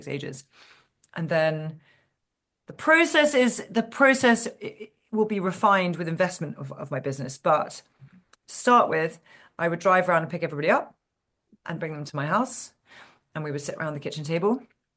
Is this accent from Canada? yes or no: no; England, United Kingdom; I'm English, so obviously a tea drinking professional